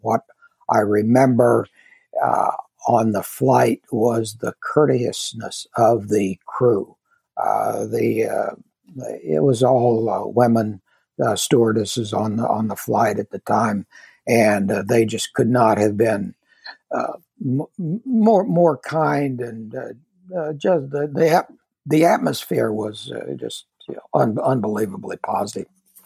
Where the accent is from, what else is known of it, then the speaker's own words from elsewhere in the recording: Kansas, United States; I grew up in Kansas, so I thought I knew what hot was.